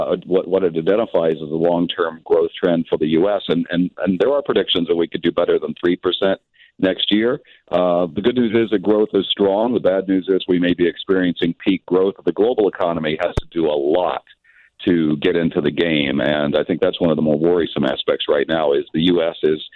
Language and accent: English; Maryland, United States; They're high in my home state of Maryland